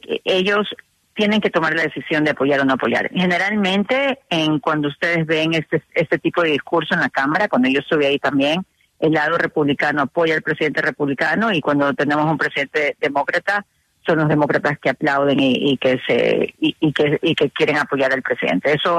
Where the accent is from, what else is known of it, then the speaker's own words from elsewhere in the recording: Ecuador; Yo soy ecuatoriana.